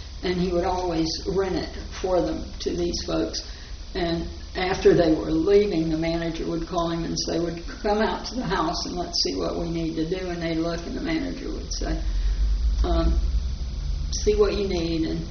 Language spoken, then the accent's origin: English; Fernandina, Florida, United States; I was born here in Fernandina in August 1932, and I was born on a house on South 7th Street.